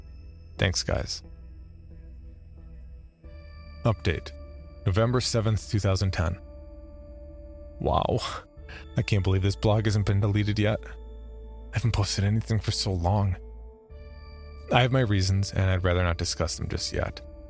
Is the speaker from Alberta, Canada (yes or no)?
yes; Banff, Alberta, Canada; Banff is my hometown, in case you haven't picked up on that.